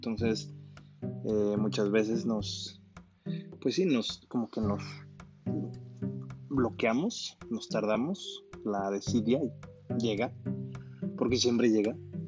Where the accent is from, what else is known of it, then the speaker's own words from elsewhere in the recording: Mexico City, Mexico; born there; now in Guadalajara, Mexico; mis papás son de Chiapas, ¿no? Yo nací en Ciudad de México y, pues bueno, todas las vacaciones que puedo, siempre que puedo, voy a Chiapas porque ahí viven mis abuelos, mis papás viven conmigo en Ciudad de México. Paréntesis, hoy en día ya vivo en Guadalajara